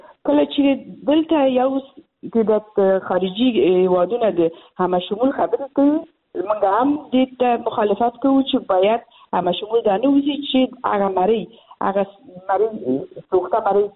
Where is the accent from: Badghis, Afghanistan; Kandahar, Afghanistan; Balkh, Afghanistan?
Balkh, Afghanistan; زما په ولایت کښې چې زه د بلخ ولایت یم